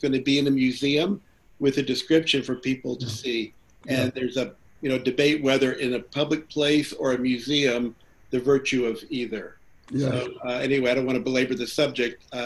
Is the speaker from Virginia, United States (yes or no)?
yes; Virginia, United States; In my hometown of Virginia, they finally removed the slave block.